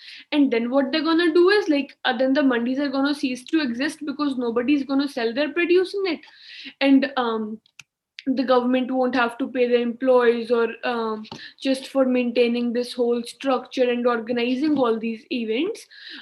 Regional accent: Chandigarh, India; I'm from Chandigarh, India.

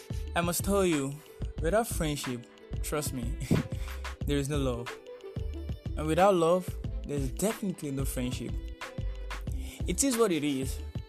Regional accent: Nigeria; I'm a Nigerian podcasting away from home.

